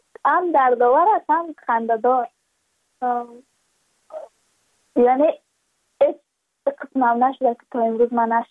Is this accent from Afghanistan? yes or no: yes; Badakhshan, Afghanistan; ما از بدخشان هستیم